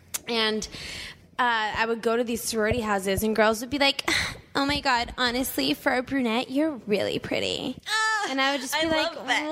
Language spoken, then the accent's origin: English; Washington, District of Columbia, United States; I'm from Washington, D.C., so I'm from the East Coast